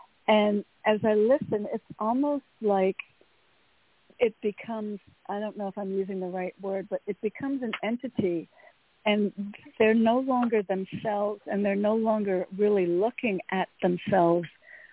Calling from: Connecticut, United States; from Connecticut.

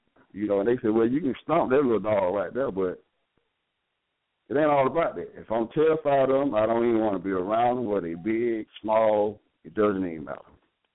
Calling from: Lynette, Alabama, United States; I'm calling from Lynette, Alabama.

